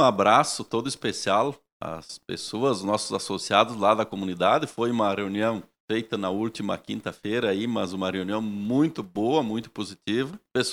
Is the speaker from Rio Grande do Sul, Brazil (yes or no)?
yes; Sananduva, Rio Grande do Sul, Brazil; Nós, sananduvense, porque eu sou de Sananduva, né? Todo mundo sabe disso.